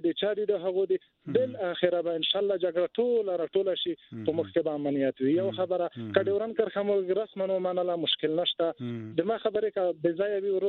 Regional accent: Paktika, Afghanistan; زه د پکتیکا یم

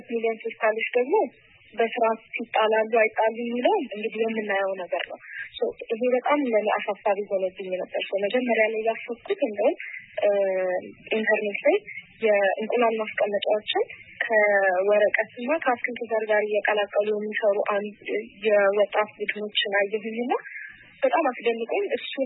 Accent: Hawassa, Sidama, Ethiopia; እኔ ማለት ተወልጄ ያደኩት ሐዋሳ ነው። ከሶስት ወቶቼ ጋር ነው ያደኩት።

